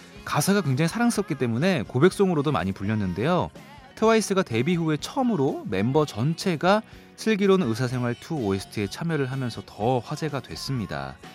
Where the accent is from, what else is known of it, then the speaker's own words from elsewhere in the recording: Jeonju, North Jeolla, South Korea; 이 드라마 촬영지가 제 고향인 전주였네요.